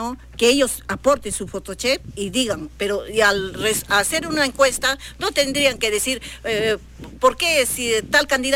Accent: Cocachacra, Peru; Yo soy de Cocachacra, la parte de Tupac.

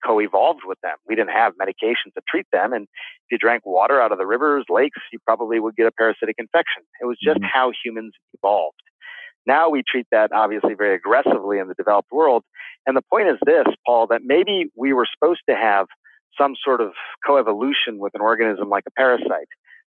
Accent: United States; you know, I'm an American doctor. I practice medicine in this system as a neurosurgeon.

